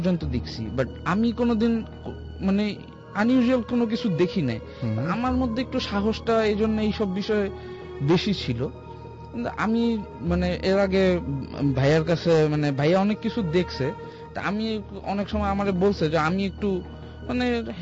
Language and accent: Bangla; Barisal, Barisal Division, Bangladesh; আমার গ্রামের বাড়ি হচ্ছে বরিশালে